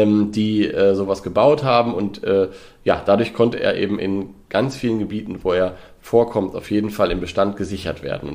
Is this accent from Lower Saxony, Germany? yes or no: yes; Lower Saxony, Germany; born there; ich komme ja gebürtig aus Südwest-Niedersachsen. Als ich Kind war, war der Steinkauz da seltener.